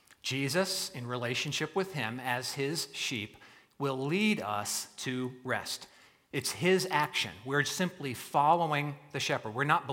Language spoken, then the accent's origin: English; East Coast, United States; I grew up on the East Coast, and it's the New York Rangers.